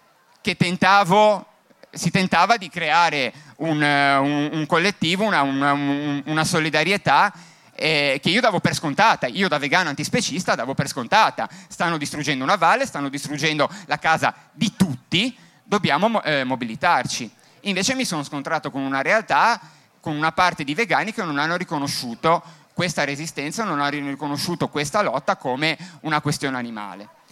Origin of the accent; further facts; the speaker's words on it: Genoa, Liguria, Italy; moved away; io sono originario di Genova, ora non vivo più lì, sono originario di Genova